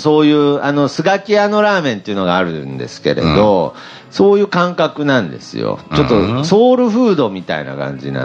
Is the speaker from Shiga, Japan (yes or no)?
no; Nagoya, Aichi, Japan; ちょっとこう一個の理由としては名古屋人だからっていうのはあると思いますね